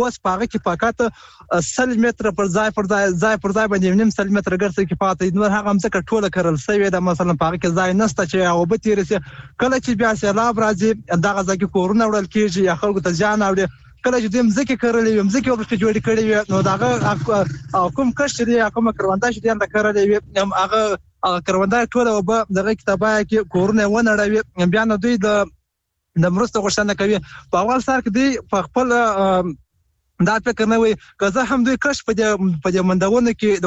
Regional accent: Nad Ali, Helmand, Afghanistan; د هلمند اولاد د ندالی ته

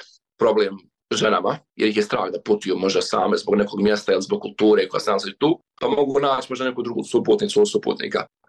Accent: Bosnia & Herzegovina; ja sam iz Bosne i Hercegovine

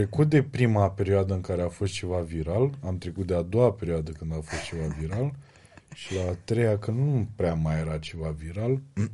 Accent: Focșani, Vrancea County, Romania; Păi, eu sunt un băiat din Focșani care se miră că ni se întâmplă lucruri bune

